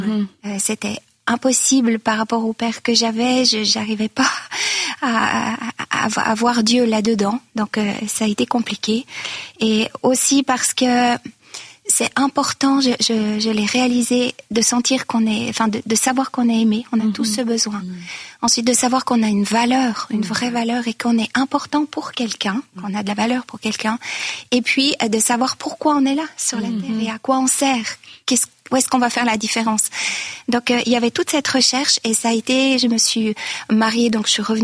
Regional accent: Chad; Donc, moi, j'ai grandi en Afrique, au Tchad, parce que mes parents étaient missionnaires.

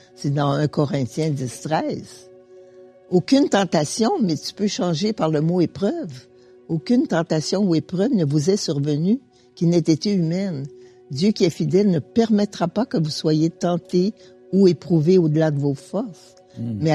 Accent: Montreal, Quebec, Canada; born there; Ben, moi, je suis la neuvième de 10 enfants. Je suis née à Montréal, d'une famille assez bourgeoise.

